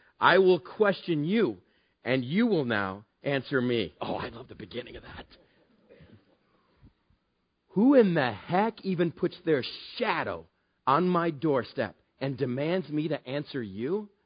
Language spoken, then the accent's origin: English; Texas, United States; I grew up in West Texas. I've seen them.